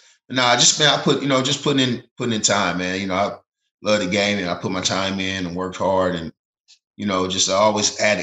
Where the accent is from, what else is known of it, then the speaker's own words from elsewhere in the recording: Marion, Indiana, United States; I'm from Indiana. You know what I mean? I'm from Marion, Indiana, a little small town in Indiana, man. You know, Indiana, that's the hotbed of basketball.